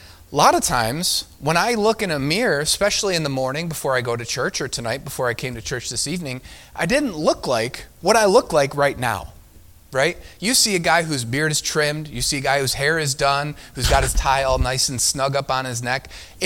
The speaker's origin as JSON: {"language": "English", "region": "New York", "country": "United States", "said": "I'm from New York. That's not an actual saying we use, but, you know, I've heard that said before."}